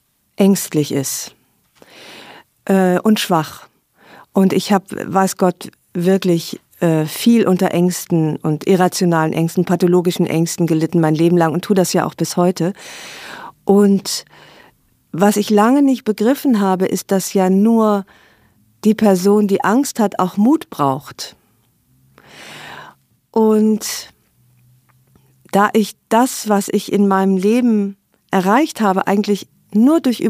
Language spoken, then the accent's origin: German; Rhineland, Germany; ich bin Rheinländerin, ich bin Ungarin, ich muss so sein.